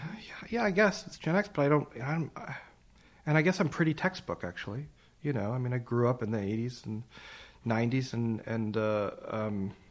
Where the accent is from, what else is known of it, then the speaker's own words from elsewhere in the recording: Richmond, British Columbia, Canada; also born or lived in Manitoba; Well, after my family moved when I was quite young from Manitoba, I spent my formative years and youth in Richmond, BC. So that's just, of course, south of Vancouver.